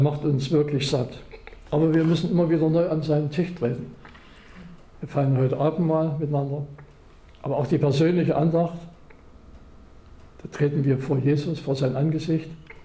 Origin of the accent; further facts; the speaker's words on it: Saxony, Germany; ich komme aus Sachsen